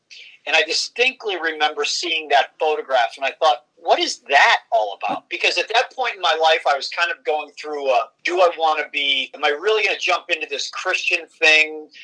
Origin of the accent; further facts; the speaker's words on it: Avalon, Pennsylvania, United States; I grew up in a real small suburb of Pittsburgh, Pennsylvania, called Avalon.